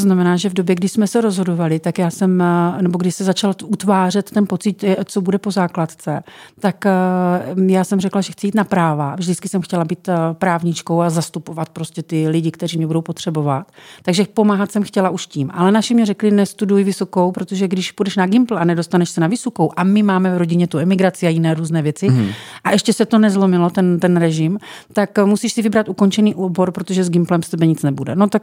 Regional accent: Brno, South Moravian Region, Czechia; když jsem teda Brňák, tak já tě tady vítám

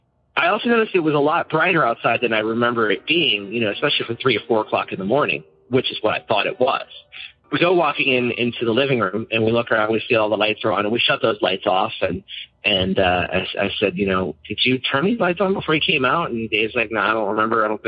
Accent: Wall, Pennsylvania, United States; born or raised there

